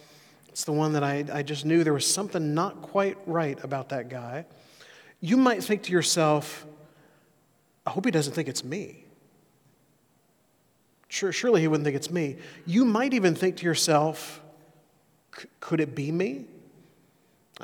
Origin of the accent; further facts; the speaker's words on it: Alabama, United States; now in Eugene, United States; I've been here in Eugene for a little over a year now. I grew up in Alabama, and I am an Alabama fan.